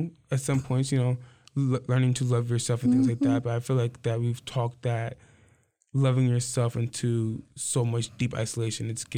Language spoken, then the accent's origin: English; Lansing, Michigan, United States; born there; also born or lived in Louisiana; I was born in Lansing, Michigan. I moved to Louisiana for a few years, came back.